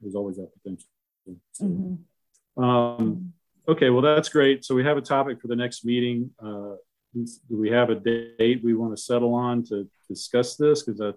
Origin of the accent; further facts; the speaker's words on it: Cedartown, Georgia, United States; If you're doing Northwest Georgia, Alex, you need to help out my hometown in Cedartown.